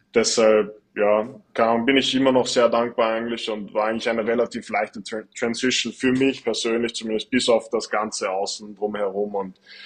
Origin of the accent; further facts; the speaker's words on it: Vienna, Austria; Woher bist du eigentlich? Und ich so, ja, Österreich, Bruder, weißt du? Und er so, ja, aber wo? So, sag mal deine Stadt. Ich so, Wien.